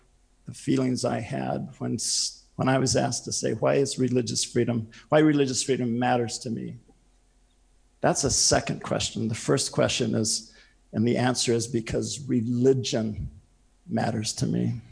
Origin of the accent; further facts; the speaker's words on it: Prescott, Arizona, United States; I was raised in Prescott, Arizona. When I lived in Prescott and was in high school and junior high school, there was only about 20,000 people.